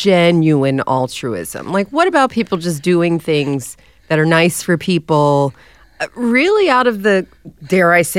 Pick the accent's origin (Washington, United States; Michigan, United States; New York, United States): New York, United States; So I have a thing where I'm a New Yorker, and I think we get a bad rap for being not kind.